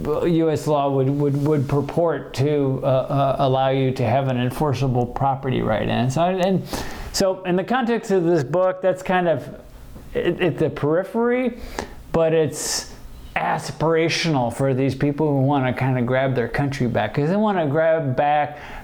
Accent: Midwest, United States; I mean, where I grew up in the Midwest, water is treated almost like a waste product.

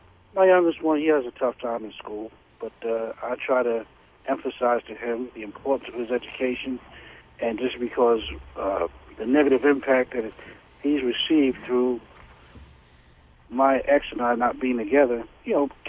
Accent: Newark, New Jersey, United States; I remember those days. I'm from Newark, New Jersey. I know. Been there, seen it.

